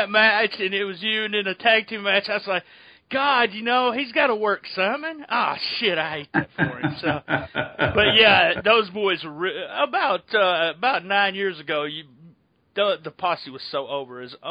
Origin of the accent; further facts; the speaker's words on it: Missouri, United States; Yeah, I'll be 51 years old. I grew up on Memphis Wrestling. I grew up in a little town in Missouri where that was, you know, what we did every Saturday.